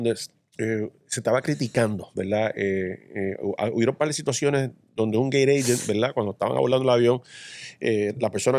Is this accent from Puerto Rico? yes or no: yes; Puerto Rico; nosotros los boricuas, somos muy buenos, boricuas somos tremenda raza